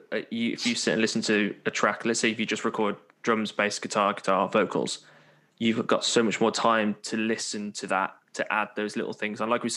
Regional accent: Birmingham, West Midlands, United Kingdom; accent: Brummie; I was going to do a Brummie accent. I am from Birmingham. I'm not going to do the Brummie accent.

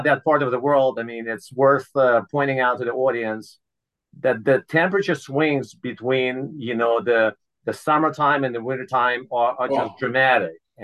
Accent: Ukraine; now in United States; as you know well, I grew up in Ukraine, and anyone who knows me longer than 30 seconds, they know that I'm Ukrainian

